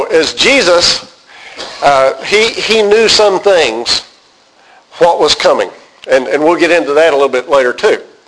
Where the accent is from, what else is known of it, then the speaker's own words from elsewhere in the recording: Plainview, United States; It's that Plainview connection. That's right. We grew up in Plainview. We understand each other.